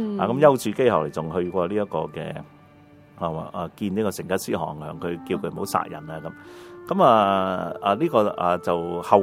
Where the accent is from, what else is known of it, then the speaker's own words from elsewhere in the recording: China; 咁我哋中国人咧，我哋个祖先原本就系信上帝嘅。